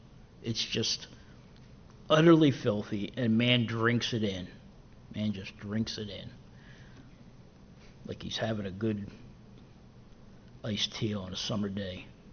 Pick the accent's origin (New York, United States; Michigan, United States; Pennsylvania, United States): Pennsylvania, United States; Philadelphia; I grew up in Philadelphia, and there are sections of Philadelphia that would definitely match that description.